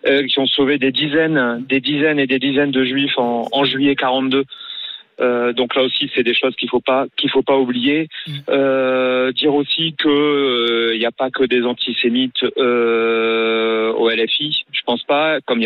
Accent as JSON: {"language": "French", "country": "France", "said": "On est français avant d'être juif, évidemment."}